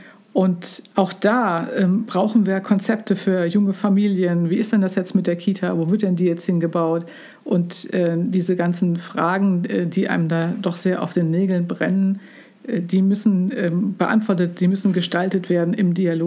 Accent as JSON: {"language": "German", "town": "Saarlouis", "region": "Saarland", "country": "Germany", "tie": "born or raised there", "lives_now": "Bensheim, Germany", "said": "da steht Saarlouis, meine Heimatstadt, so ein bisschen Pate."}